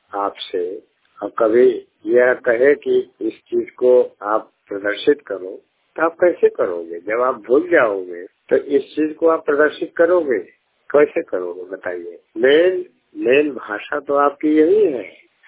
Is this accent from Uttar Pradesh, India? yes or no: yes; Azamgarh, Uttar Pradesh, India; now in Delhi, India; और प्रॉपर आजमगढ़ का रहने वाला हूँ। यहाँ पर मैं दिल्ली में रह रहा हूँ।